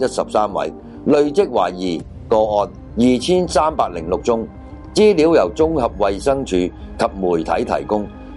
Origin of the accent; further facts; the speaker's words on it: Hong Kong; 令到我们香港人人心惶惶，不知道怎样好